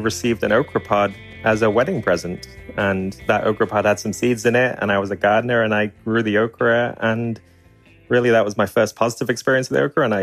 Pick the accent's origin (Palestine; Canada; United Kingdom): United Kingdom; North West England; now in Asheville, United States; I'm definitely British and I grew up just north of Liverpool, northwest England, but I've been living in North Carolina, Asheville, North Carolina, for the last 6 years.